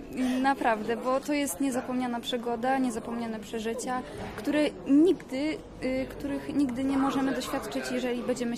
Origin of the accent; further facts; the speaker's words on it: Przemyśl, Subcarpathian Voivodeship, Poland; No i graliśmy na zamku u nas w Przemyślu.